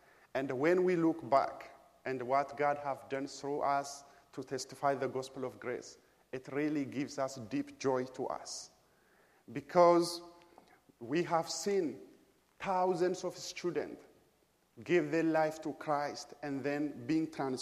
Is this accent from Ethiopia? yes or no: yes; Ethiopia; first language Amharic; English is a second language; In my mother tongue or in Ethiopian language, Amharic, we greet people by saying salam.